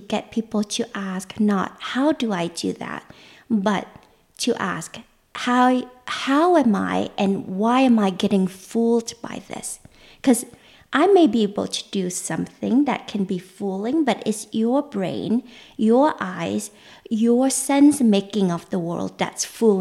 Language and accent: English; Vietnam; this goes back to my early childhood growing up in Vietnam.